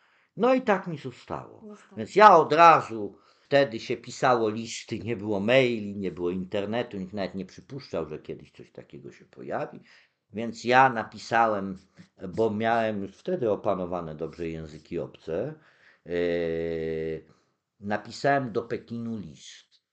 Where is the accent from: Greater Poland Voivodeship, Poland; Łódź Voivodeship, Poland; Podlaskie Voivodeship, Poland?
Podlaskie Voivodeship, Poland; Białystok; now in Warsaw, Poland; bo ja byłem w Białymstoku, wychowałem się w Białymstoku, tam chodziłem do szkoły, przyjechałem do Warszawy